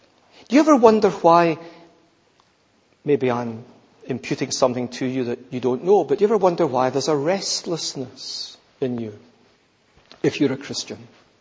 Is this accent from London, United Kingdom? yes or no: no; Scotland, United Kingdom; there would be no mistaking that I'm Scottish.